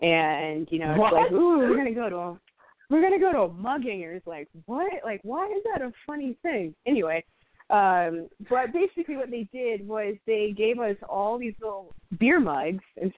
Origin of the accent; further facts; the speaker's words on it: California, United States; So I'm originally from California. I definitely grew up in a very Christian family setting